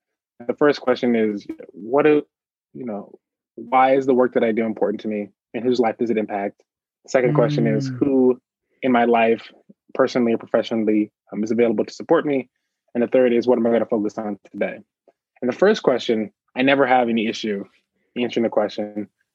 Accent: Speedway, Indiana, United States; I'm from Indiana. I'm born and raised in a small town. I grew up in a small town called Speedway, Indiana.

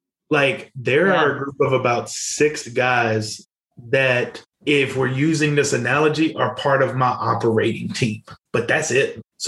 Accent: Louisiana, United States; moved away; And so when I moved to Arkansas, it was an ability for me to go, hey … I'm from Louisiana. I want to be a pastor.

